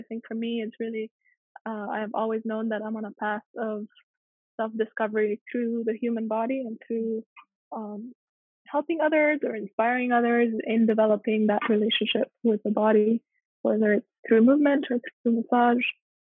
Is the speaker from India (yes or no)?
yes; Auroville, Tamil Nadu, India; It's an Indian name. I was born and raised in India, but I'm Spanish and French. My mom is Spanish. My dad is French. And I grew up in Oroville